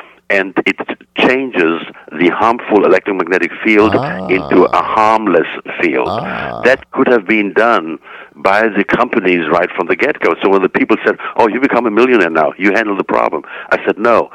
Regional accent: Germany; I'm German. I'm born and raised in Germany.

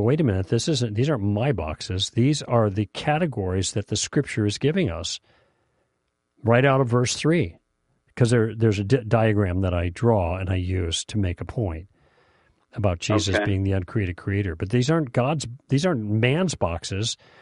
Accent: Chicago, Illinois, United States; We grew up in Chicago, but now we were together enough where he could talk to me more.

